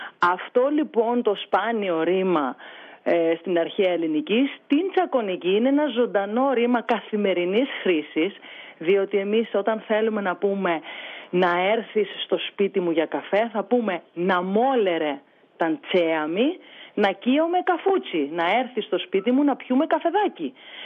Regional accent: Peloponnese, Greece; Εδώ μεγάλωσα, εδώ πήγα σχολείο. Έφυγα κάποια χρόνια για σπουδές, αλλά εδώ γύρισα πίσω. Εδώ έχω κάνει τα παιδιά μου. Και τα τέσσερα μου παιδιά τα έχω νανουρίσει με τσακώνικα νανουρίσματα.

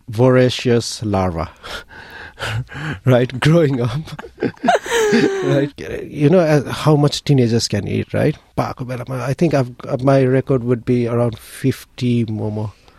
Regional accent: Kathmandu, Bagmati, Nepal; अनि प्लस अब म चाहिँ काठमाडौँमै हुर्किएँ, अनि काठमाडौँमा हुर्किँदा

